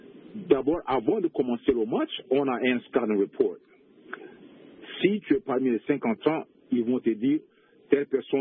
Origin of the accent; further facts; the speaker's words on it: Chad; un ami d'enfance à moi, où on a grandi au Tchad ensemble